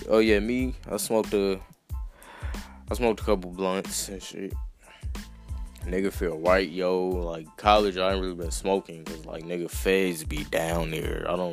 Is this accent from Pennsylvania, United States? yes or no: no; Dallas, Georgia, United States; I'm from Dallas, Georgia.